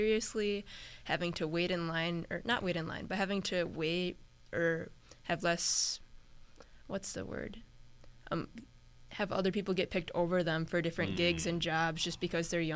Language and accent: English; United States; My dad has always wanted to go, but it's just difficult as an American with all the rules we have on our side.